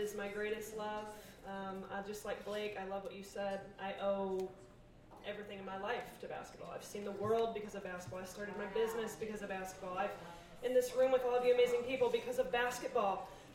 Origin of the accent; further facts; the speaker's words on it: Bloomington, Illinois, United States; first off, I'm from Bloomington, Illinois. ISU, yes, Illinois State.